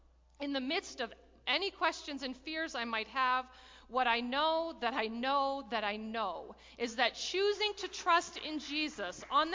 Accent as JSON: {"language": "English", "region": "New Hampshire", "country": "United States", "tie": "born or raised there", "said": "I grew up in New Hampshire, she lived in Vermont."}